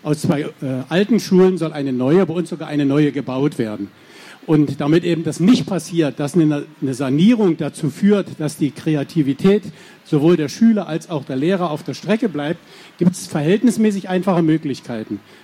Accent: Hoyerswerda, Saxony, Germany; ich komme aus Hoyerswerda, begrüße also den jungen Kollegen in der Lausitz.

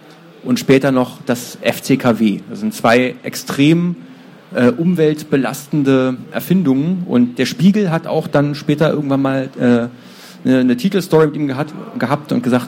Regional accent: Berlin, Germany; ich komme aus Berlin.

